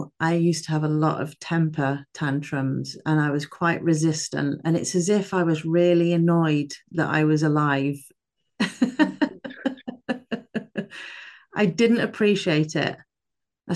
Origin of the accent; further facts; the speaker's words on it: England, United Kingdom; I'm from England.